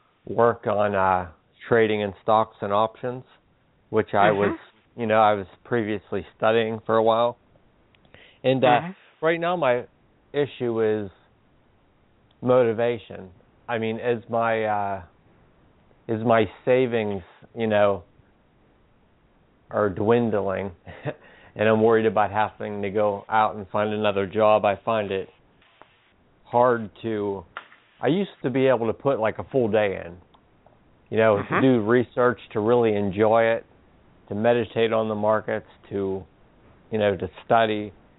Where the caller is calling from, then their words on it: Pennsylvania, United States; Pennsylvania.